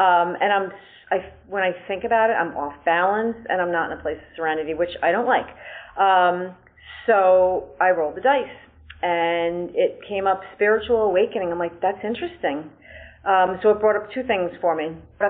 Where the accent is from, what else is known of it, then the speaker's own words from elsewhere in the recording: New York, United States; from New York.